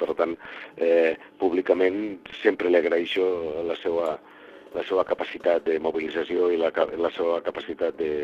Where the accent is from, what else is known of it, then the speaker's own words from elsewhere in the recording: Flix, Catalonia, Spain; el cap de falange del meu poble era del meu poble, era de Flix